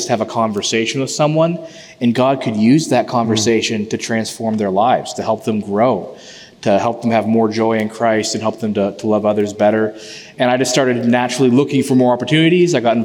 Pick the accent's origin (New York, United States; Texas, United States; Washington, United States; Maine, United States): Maine, United States; Fort Kent; Yeah, I was born in Fort Kent, Maine, right on the border with Canada, basically. Raised in Maine by really loving parents, Christian parents.